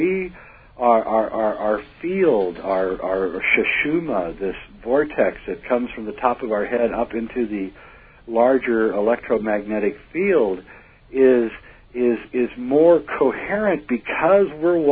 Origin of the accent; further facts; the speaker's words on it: Nebraska, United States; You know, in Missouri, as when I grew up in Nebraska, you know, we have tornadoes.